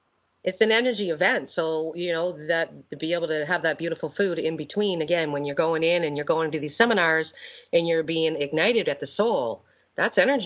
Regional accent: Canada; Yes, I'm from Canada.

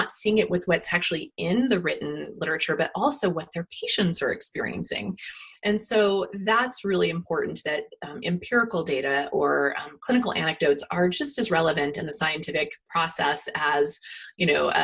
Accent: Kansas, United States; But after our book came out, I received an email from a woman who happened to read my book, love my book, and then happened to note on my Facebook p

